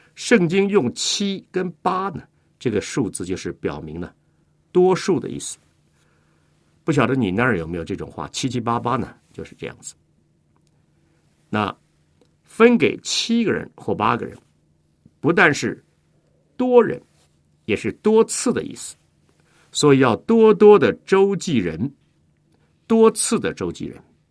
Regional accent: China; 所以我们中国人讲，施比受更为有福

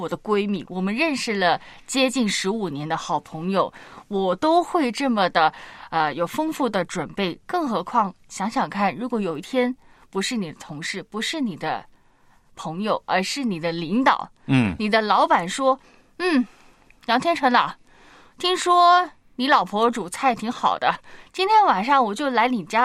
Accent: China; 我觉得特别是我们中国人有这个礼仪之邦这个称呼是当之无愧的

